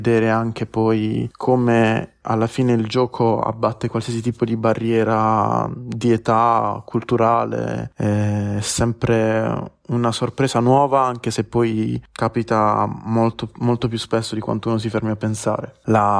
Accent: Bari, Apulia, Italy; vengo da Bari

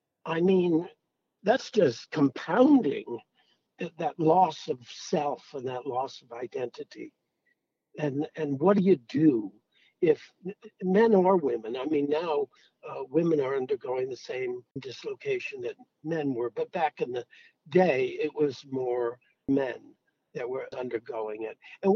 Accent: Providence, Rhode Island, United States; Where I come from. And even as a kid growing up in Providence, which is a real, I love Providence. It's a real blue collar town

